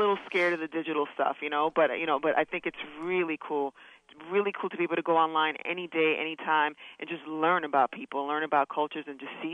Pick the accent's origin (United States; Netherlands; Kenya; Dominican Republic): Dominican Republic; because I'm from the Dominican Republic